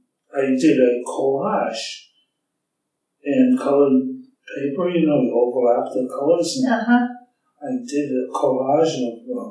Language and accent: English; Boston, Massachusetts, United States; I grew up in Dorchester, Massachusetts.